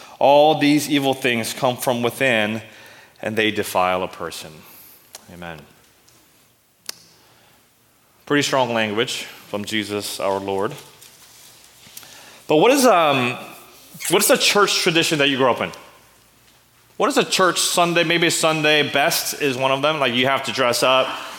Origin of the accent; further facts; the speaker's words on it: United States; There was a tradition in my church. I'm Korean American. My parents, they pastored a Korean immigrant church, so there were a lot of immigrant Korean traditions and customs that was incorporated into the church.